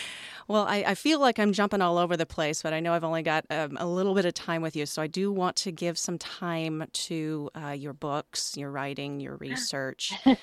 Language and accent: English; New Orleans, Louisiana, United States; because I am from New Orleans.